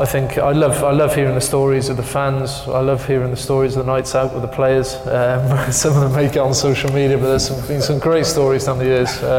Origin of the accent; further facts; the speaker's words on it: Wales, United Kingdom; You kind of get a sense of who you're representing as a Welsh rugby player.